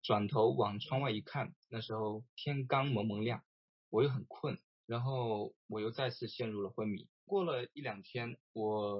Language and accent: Chinese; Guangzhou, Guangdong, China; 然后我是00年的时候出生。我们都是从小就在广州长大